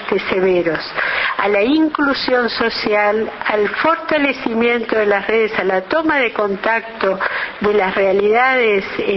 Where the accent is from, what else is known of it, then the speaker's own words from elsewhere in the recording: Uruguay; adaptada a cómo somos nosotros los uruguayos.